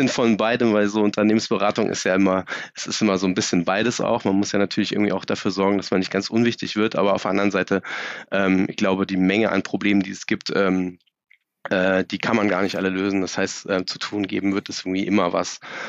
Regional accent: Braunschweig, Lower Saxony, Germany; also born or lived in Erzgebirge; weil ich komme eigentlich aus dem Erzgebirge und bin in der Kindheit dann mit der Scheidung meiner Eltern in Braunschweig gestrandet

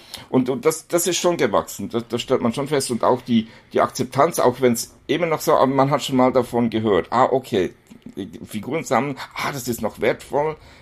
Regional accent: Basel, Basel-Stadt, Switzerland

